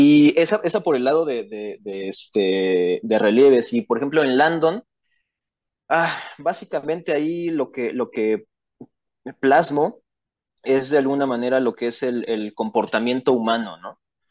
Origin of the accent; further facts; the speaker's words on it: Mexico; esta parte que tenemos que realizar uno como mexicano